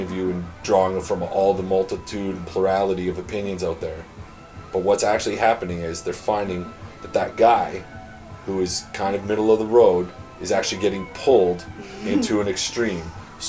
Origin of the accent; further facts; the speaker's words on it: Olds, Alberta, Canada; So, I'm from Olt, Alberta, small town.